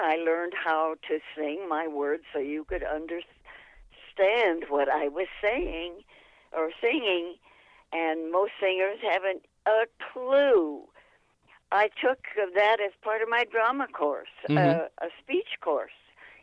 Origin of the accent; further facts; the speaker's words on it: Tucson, Arizona, United States; I grew up in Tucson, and I must have been in 25 different plays for the Tucson Little Theater.